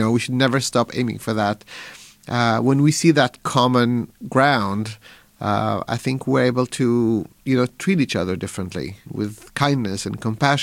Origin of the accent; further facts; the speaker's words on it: Israel; now in United States; I grew up in Israel, but my family immigrated from Morocco to Israel.